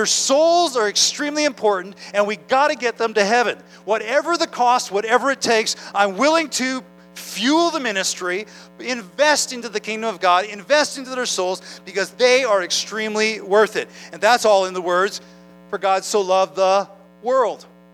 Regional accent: Canada; some of us live with the fact that we're Canadian.

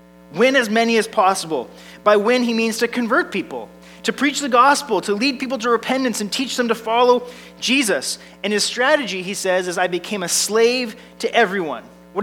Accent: British Columbia, Canada; I'm a Canadian, born in BC, raised in BC. I've never lived outside of British Columbia. I was educated at Bible College in Abbotsford, BC.

